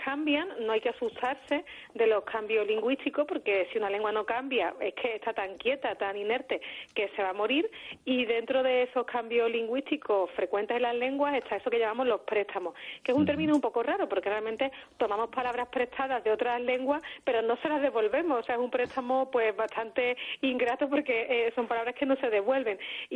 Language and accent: Spanish; Seville, Andalusia, Spain; la forma de hablar que tenéis vosotros, presentadores madrileños, la mía, que soy sevillana, o la de los oyentes americanos.